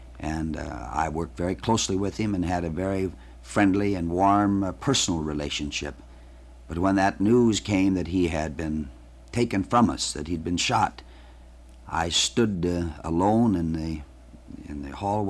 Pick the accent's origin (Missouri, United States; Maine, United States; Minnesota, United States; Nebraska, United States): Minnesota, United States; he'd been to my home state of Minnesota